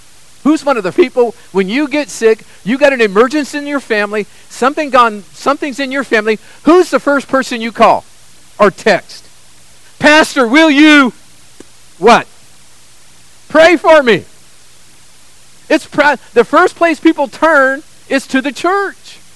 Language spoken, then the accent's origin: English; Sacramento, California, United States; And I grew up in Sacramento, and both our hospitals, I remember one was Mercy.